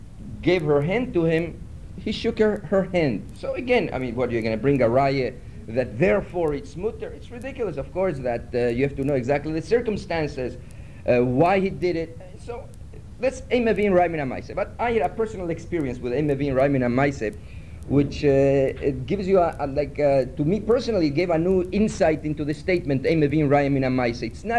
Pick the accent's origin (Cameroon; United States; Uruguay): Uruguay; where I come from Uruguay, it was prohibited